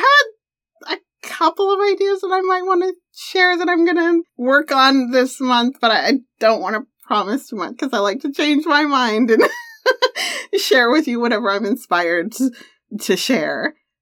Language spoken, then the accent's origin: English; Canada; I love being Canadian, I love who I am, but I love being North American.